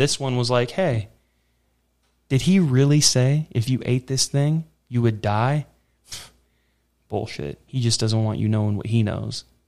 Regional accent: Las Vegas, Nevada, United States; Dude, growing up in Vegas, bro, you think of that almanac.

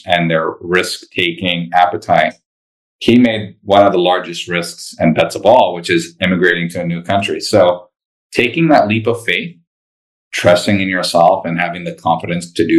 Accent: Latakia, Latakia Governorate, Syria; moved away; So I immigrated from Syria in a city called Latakia, which is basically a port town in the northwest part of the country.

